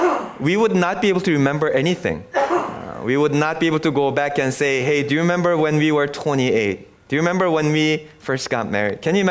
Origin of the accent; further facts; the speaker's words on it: South Korea; now in Canada; I'm Canadian, and I actually hold dual citizenship. So whenever I go back, I've been using my other passport, Korean passport, and I just assumed that, you know, I'm going back to my home country.